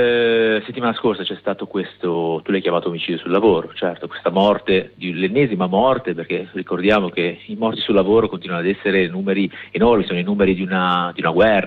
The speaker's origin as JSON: {"language": "Italian", "town": "Genoa", "region": "Liguria", "country": "Italy", "said": "Noi siamo convinti, come siamo di Genova"}